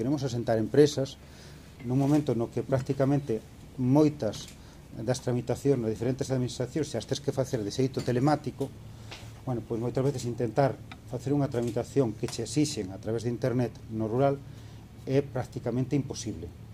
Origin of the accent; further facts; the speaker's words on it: Ourense, Galicia, Spain; os cidadáns ourensans que nos desplazamos a Santiago, que vimos de Santiago a Ourense.